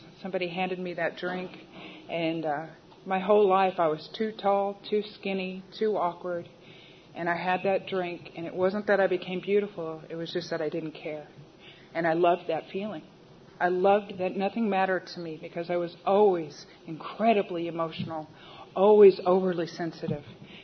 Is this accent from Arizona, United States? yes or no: no; El Cajon, California, United States; I am from El Cajon.